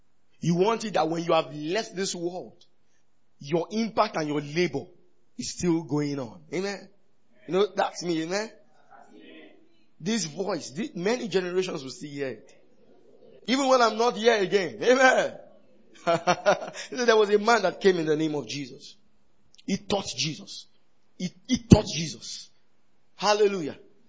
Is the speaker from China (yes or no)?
no; Ibadan, Oyo, Nigeria; growing up in Ibadan gives you a different light